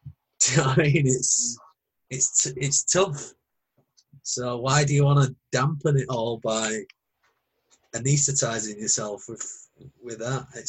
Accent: Hull, Yorkshire and the Humber, United Kingdom; I'm originally from Hull, which is 100-odd mile away.

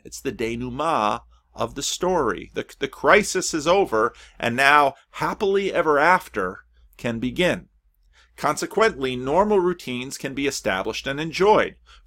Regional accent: Paterson, New Jersey, United States; Now, as a young boy growing up in Patterson

